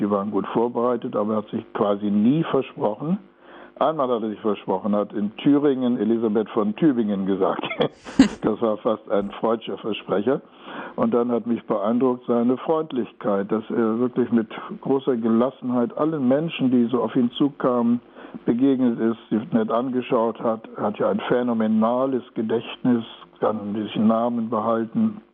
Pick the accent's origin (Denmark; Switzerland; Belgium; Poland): Poland; Upper Silesia; now in Germany; Ich bin ja Heimatvertriebener aus Oberschlesien. Ich sage immer, die Kirche ist meine Heimat, die große Kirche überall auf der Welt, an allen Orten, zu allen Zeiten.